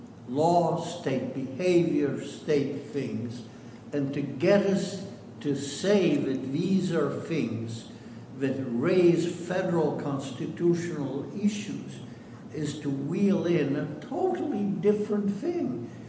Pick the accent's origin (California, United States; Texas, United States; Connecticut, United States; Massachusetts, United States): Connecticut, United States; I'm from Connecticut, but that doesn't mean I know all of Connecticut law.